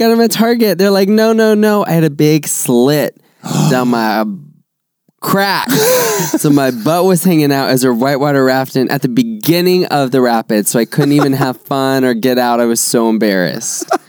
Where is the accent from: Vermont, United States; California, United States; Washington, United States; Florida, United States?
Florida, United States; I grew up in Florida, and Brett lived most of his life in Florida.